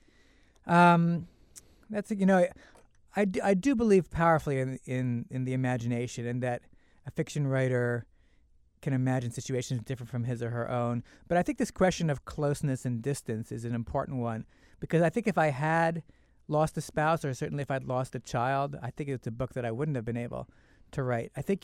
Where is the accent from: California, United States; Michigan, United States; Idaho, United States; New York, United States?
New York, United States; New York City; And I was born in New York City in 1964, and I grew up right near Columbia.